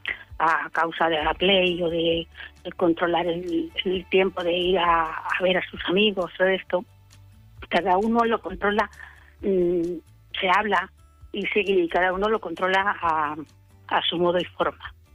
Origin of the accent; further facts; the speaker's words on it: Castile and León, Spain; Pues es que yo no he podido ir a mi tierra, que es Castilla y León.